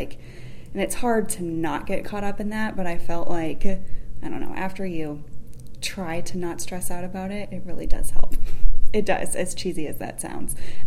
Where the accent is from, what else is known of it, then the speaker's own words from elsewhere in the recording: Tucson, Arizona, United States; I'm from Tucson. Okay. Born and raised. Little tiny family. Just me and my sister. My parents. And I grew up down there.